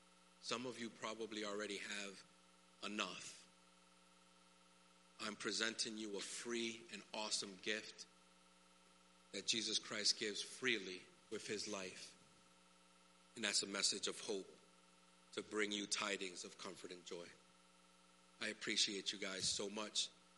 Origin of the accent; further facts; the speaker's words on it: Connecticut, United States; Said, no way, I'm from Connecticut.